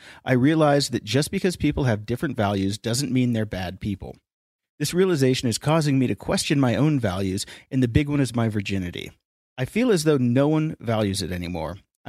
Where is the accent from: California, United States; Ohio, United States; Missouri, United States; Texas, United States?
Texas, United States; Austin; I'm 21 from Austin, Texas.